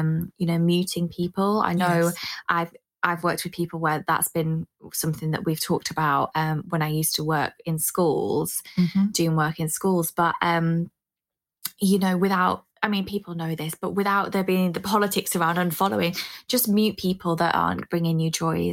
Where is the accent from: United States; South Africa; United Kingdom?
United Kingdom; Yorkshire and the Humber; But we're from North. Yorkshire